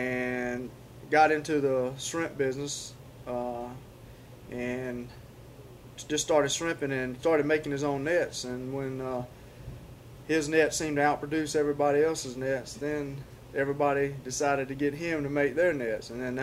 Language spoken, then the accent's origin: English; Fernandina Beach, Florida, United States; born there